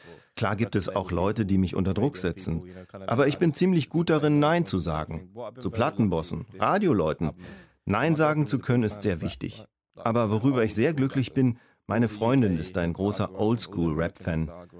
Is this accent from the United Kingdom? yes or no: yes; London, United Kingdom; German is a second language; Ich bin aus London und London ist eigentlich eine Multikulti-Stadt mit Verschiedenheit und Akzeptanz. Ich bin zur Schule gegangen mit Leuten, wo jeder eine unterschiedliche Religion hatte, unterschiedliche Kulturen zusammenkamen.